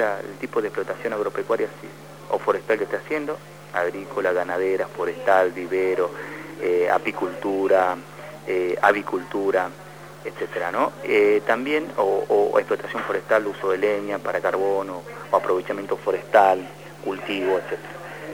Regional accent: General Mosconi, Salta, Argentina; yo soy de General Mosconi específicamente

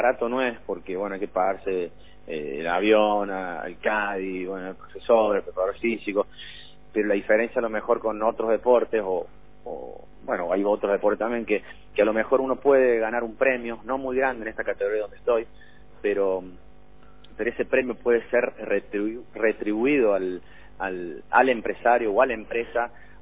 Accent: Rosario, Santa Fe, Argentina; empresas de mi tierra, bueno, tengo que llevar empresas, en este caso, de Rosario.

